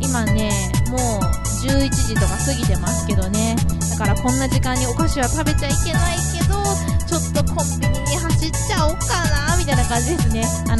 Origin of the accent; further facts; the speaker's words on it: Fujisawa, Kanagawa, Japan; 僕の地元湘南藤沢では鳩サブレが有名です。